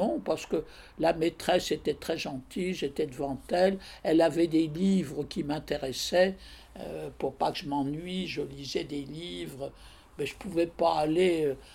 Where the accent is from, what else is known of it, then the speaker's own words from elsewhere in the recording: Paris, Île-de-France, France; Je suis une vraie Parisienne, j'ai beaucoup aimé, alors j'ai tout fait à Paris, je suis allée à l'école à Paris, d'abord une plus petite école, ensuite une école moyenne, ensuite je suis allée un peu en faculté à la Sorbonne, pas longtemps.